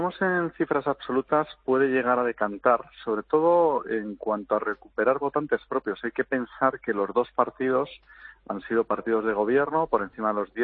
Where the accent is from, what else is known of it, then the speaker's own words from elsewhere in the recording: Spain; si me puede representar a mí como español en el contexto internacional